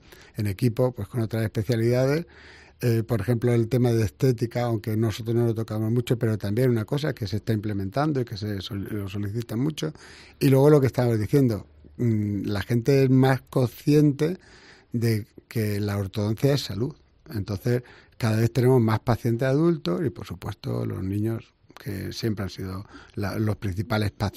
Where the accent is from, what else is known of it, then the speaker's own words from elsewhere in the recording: Martos, Andalusia, Spain; pero yo que soy de Marto, no entiendo cómo puede faltar terreno empresarial en Marto.